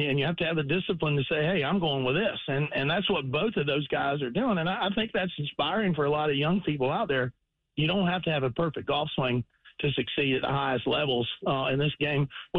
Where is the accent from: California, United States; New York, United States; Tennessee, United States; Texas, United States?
Tennessee, United States; Cleveland; born there; It's part of the world that I'm from. I was born in Cleveland, Tennessee